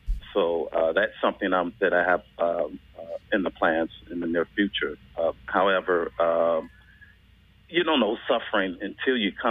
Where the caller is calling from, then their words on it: Philippines; I'm calling from the Philippines, brothers and sisters.